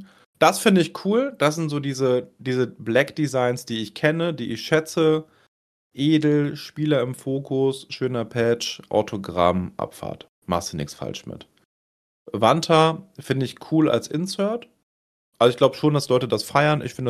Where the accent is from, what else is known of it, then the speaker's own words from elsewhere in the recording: Rhineland, Germany; Also okay, ich komme ja aus dem Rheinland und hier wird Karneval gefeiert.